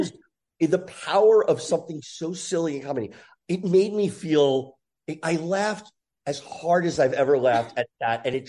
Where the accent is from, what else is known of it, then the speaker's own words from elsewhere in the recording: New Jersey, United States; I grew up in Jersey. We take this 4-hour ride to see the grandparents in Pennsylvania.